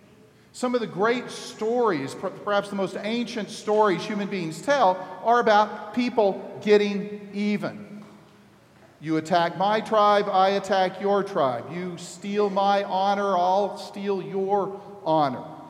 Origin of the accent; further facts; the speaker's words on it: Southern US, United States; but I'm from the South. We don't care about hockey.